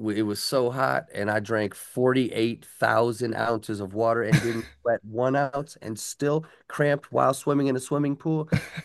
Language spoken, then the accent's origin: English; Midwest, United States; I come from the Midwest where it's flat and there's nothing but pig farms around me.